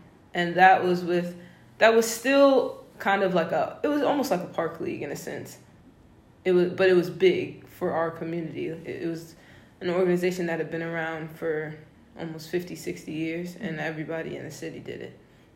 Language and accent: English; Evanston, Illinois, United States; I'm from Evanston, Illinois, right outside of Chicago, and I'm 19.